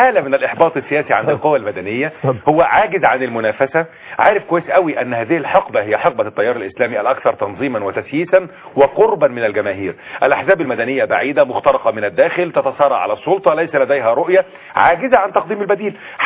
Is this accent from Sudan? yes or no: no; Egypt; العكس بيحصل عندنا في مصر